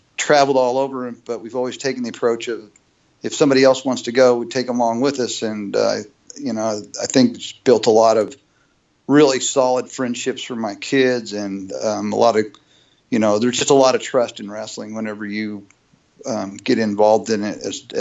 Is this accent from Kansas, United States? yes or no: yes; Liberal, Kansas, United States; When I grew up in Liberal, Kansas, and they had a program called Kids Incorporated